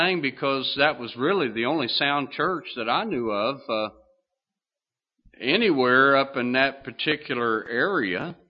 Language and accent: English; Kentucky, United States; Well, I'm from Kentucky, and I've seen some of the old folk used to use that to find water.